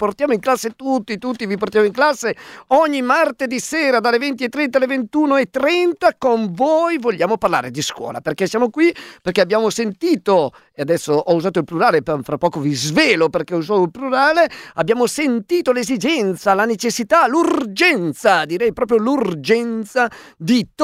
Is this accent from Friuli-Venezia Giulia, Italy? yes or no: no; Ricengo, Lombardy, Italy; sono di Crema, anzi di Offanengo, anzi di Ricengo, per sterminata pianura padana